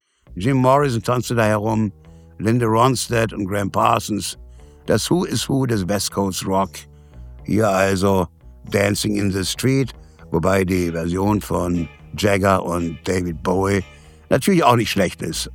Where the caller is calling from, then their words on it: Berlin, Germany; Ich komme nun aus Berlin, aber keine bekommt hier was mit.